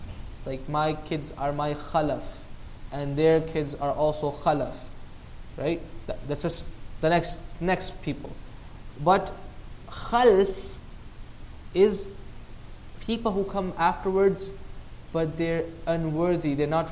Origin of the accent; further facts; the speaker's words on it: Pakistan; I remember I was a kid growing up in Pakistan, right?